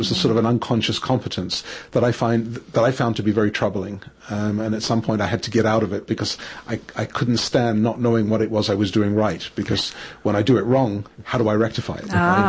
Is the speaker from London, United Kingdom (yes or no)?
yes; London, United Kingdom; And I was born and raised in London, as I say, in Jewish schools. I went to a Jewish boarding school.